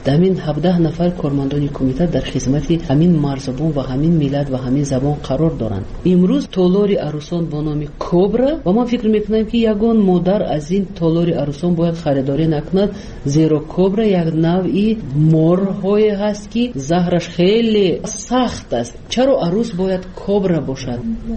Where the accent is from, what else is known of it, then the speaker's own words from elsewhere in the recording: Tajikistan; first language Tajik; این علاقه از نگاه قانونگذاری جمهوری تاجیکستان تحقیر نسبت به زبان من است، زبان مادری من است